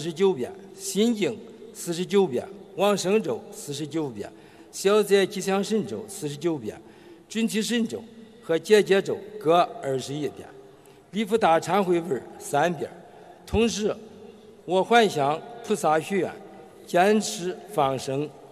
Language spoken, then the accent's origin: Chinese; Henan, China; 我来自河南，是一名老中医